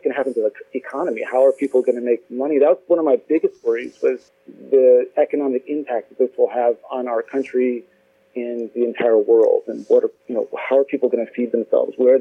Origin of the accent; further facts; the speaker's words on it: Indiana, United States; moved away; Yeah, so I grew up in the Northwest Indiana region, and I moved out to the Bay Area, California in 2012.